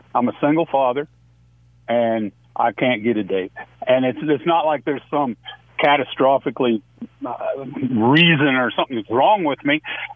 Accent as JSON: {"language": "English", "region": "Wyoming", "country": "United States", "said": "I mean, I'm from Wyoming, and, you know, the oil fields and the oil industry and gas leases"}